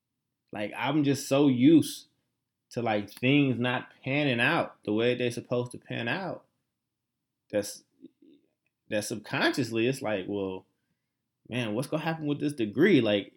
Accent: Chicago, Illinois, United States; I will also be back in my hometown of Chicago between Christmas and New Year's

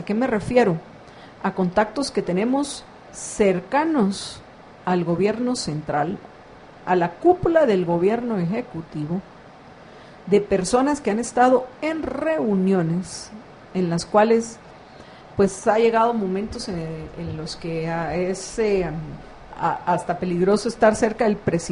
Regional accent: Guatemala; más que Guatemala, somos los guatemaltecos.

